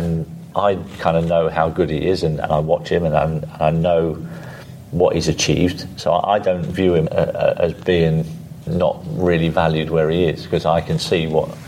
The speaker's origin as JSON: {"language": "English", "country": "Guernsey", "tie": "born or raised there", "said": "growing up in Guernsey. I grew up on a council estate in Guernsey."}